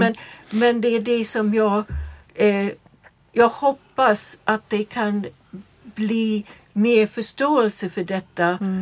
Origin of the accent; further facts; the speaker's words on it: United States; Nu kommer jag från USA där det är verkligen det är djungel när det gäller när går man i pension.